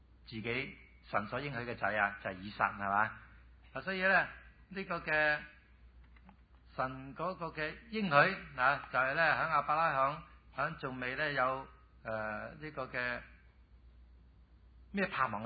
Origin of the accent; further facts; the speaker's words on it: China; 我哋中国人咧拜。即係好多神，好多神明啊